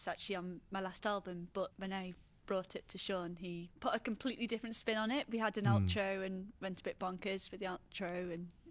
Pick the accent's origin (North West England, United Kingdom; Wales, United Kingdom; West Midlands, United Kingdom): North West England, United Kingdom; Liverpool; I was born and bred in Liverpool